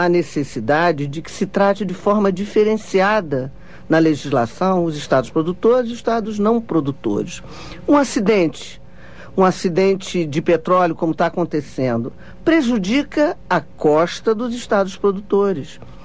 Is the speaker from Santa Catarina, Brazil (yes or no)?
no; Rio de Janeiro, Brazil; Eu sou do Rio de Janeiro.